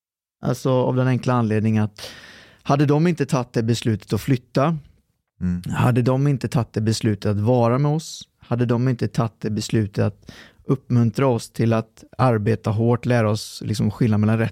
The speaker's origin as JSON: {"language": "Swedish", "town": "Trollhättan", "region": "Västra Götaland County", "country": "Sweden", "tie": "born there", "said": "Nej, jag är född i Sverige. Aha. Jag är född i Sverige. Okay. Så att, jag är född i Trollhättan. Kronogården, ganska utsatt område idag."}